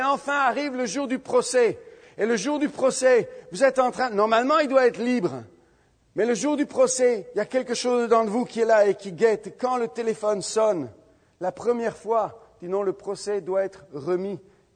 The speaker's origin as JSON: {"language": "French", "country": "France", "said": "Moi, en tant que Français, j'ai toujours aimé la liberté."}